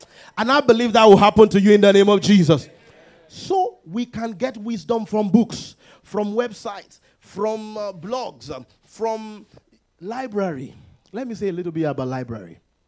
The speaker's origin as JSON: {"language": "English", "country": "Nigeria", "tie": "born or raised there", "lives_now": "United States", "said": "When I first came to the United States and I entered the library, you know, based on, because I grew up in Nigeria"}